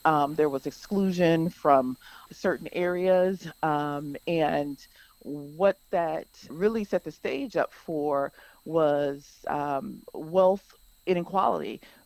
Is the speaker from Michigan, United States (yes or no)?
yes; Michigan, United States; my home state of Michigan